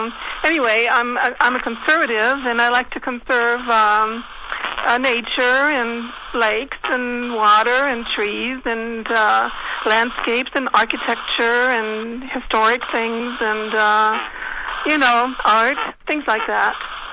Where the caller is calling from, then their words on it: Baden-Württemberg, Germany; The Black Forest.